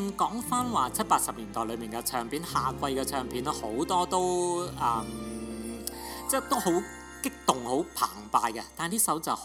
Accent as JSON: {"language": "Cantonese", "town": "Foshan", "region": "Guangdong", "country": "China", "tie": "born or raised there", "said": "今時今日秋色，我記得我老家佛山係有嘅。"}